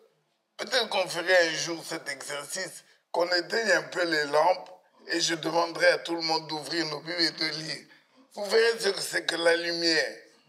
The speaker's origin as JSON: {"language": "French", "country": "DR Congo", "said": "Ça paraît, vous savez, nous venons du Congo, et au Congo, on pourrait dire que le message fait partie des grandes églises."}